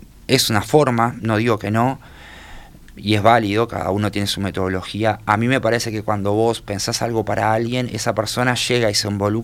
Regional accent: Montevideo, Uruguay; yo me crié en la periferia de Montevideo, me crié en Piedras Blancas

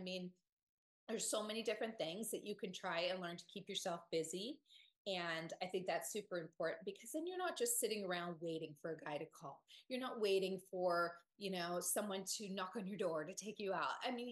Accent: Dallas, Texas, United States; Shout out to Dallas. That's my hometown. That's where I moved from.

